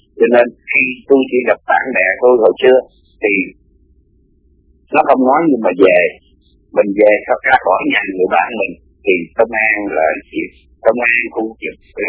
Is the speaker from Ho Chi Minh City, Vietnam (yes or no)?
yes; Ho Chi Minh City, Vietnam; mình là dân ở thành phố sống từ nhỏ tới lớn, thành phố mình là phố quê